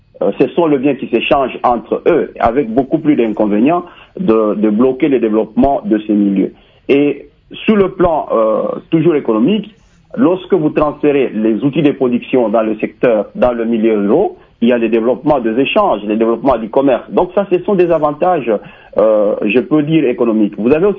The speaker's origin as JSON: {"language": "French", "town": "Nyunzu", "region": "Tanganyika", "country": "DR Congo", "said": "je donnerai l'exemple de chez moi à Nyonzou"}